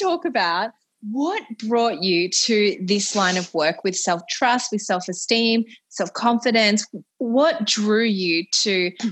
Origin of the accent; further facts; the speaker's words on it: Australia; I'm Australian.